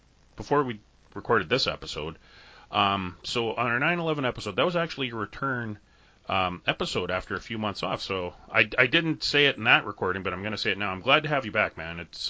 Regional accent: Canada; because I'm a Canadian, so you know we have to watch Coronation Street up in Canada.

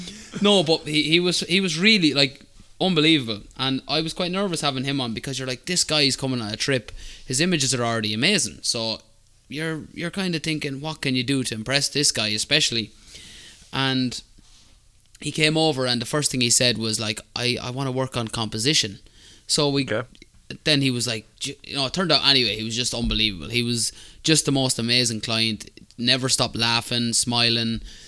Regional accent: Ireland; as Irish people

